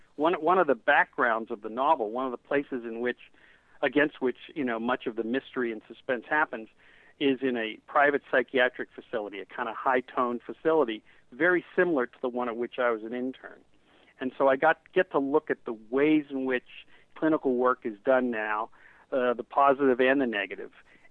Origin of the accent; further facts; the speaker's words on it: Pittsburgh, Pennsylvania, United States; it takes place in Pittsburgh, which is my hometown.